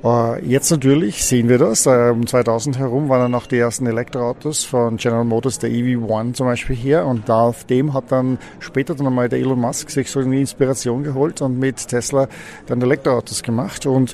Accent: Vienna, Austria; Ja, ich bin aus Wien, ich bin selber Wiener.

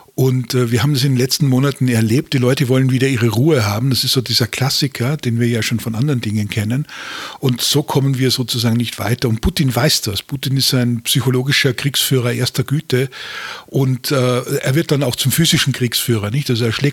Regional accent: Austria; Dort, wo ich herkomme aus Österreich

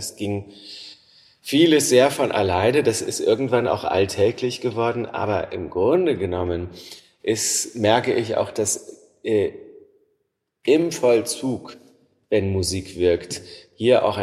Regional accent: Warnemünde, Mecklenburg-Vorpommern, Germany; in der ich groß geworden bin, in Warnemünde, eine sehr große Rolle.

